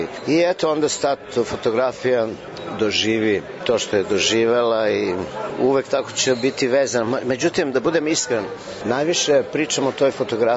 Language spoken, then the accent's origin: Serbian; Belgrade, Serbia; Pre svega da je ta fotografija nastala u Beogradu, u mom rodnom gradu.